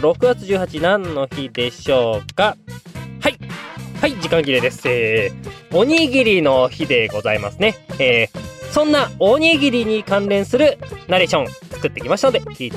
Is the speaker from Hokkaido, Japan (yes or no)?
yes; Hokkaido, Japan; 北海道出身ですけど